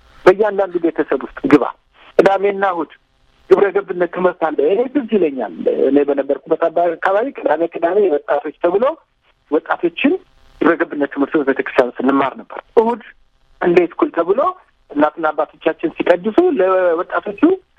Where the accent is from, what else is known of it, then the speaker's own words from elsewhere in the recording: Addis Ababa, Ethiopia; እኛ ያደግነው እኔ አንተ ያደግነው መርካቶ፣ ፒያሳ፣ ወደ እኔ ባላገር ሀረር ልደግ ህብረተሰቡ ነው የሚያሳድገን።